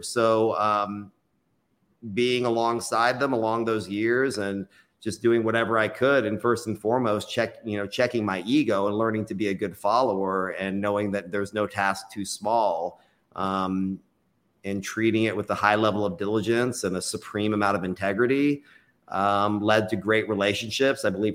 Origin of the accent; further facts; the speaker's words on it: Austin, Texas, United States; I was born and raised in Austin. It's my hometown.